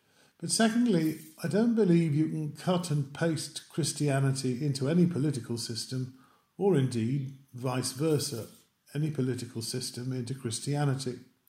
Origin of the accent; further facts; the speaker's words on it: England, United Kingdom; The Labour household I grew up in England, not Wales, of course, was only mildly political, and it was even less religious.